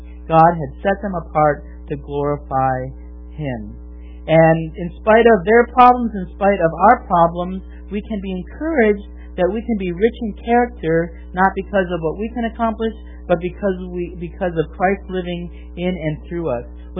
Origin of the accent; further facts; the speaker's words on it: Milwaukee, Wisconsin, United States; which I would know because Milwaukee, my hometown, is known for bowling.